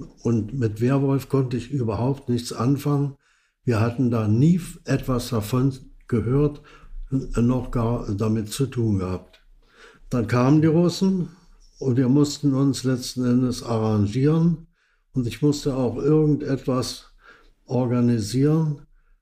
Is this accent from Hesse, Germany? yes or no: no; Berlin, Germany; born there; also born or lived in Dresden; Also geboren bin ich in Berlin-Neukölln, in der Nähe von Hermannsplatz. Dort war ich die ersten 5 Jahre.